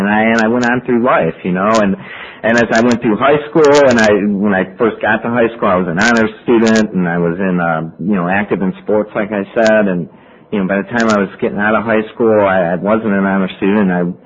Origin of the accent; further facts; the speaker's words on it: Cleveland, Ohio, United States; I grew up over here. I grew up down in Cleveland on East 71st Street, you know, and I got had a mom and a dad, and I have two older brothers, and I have a twin sister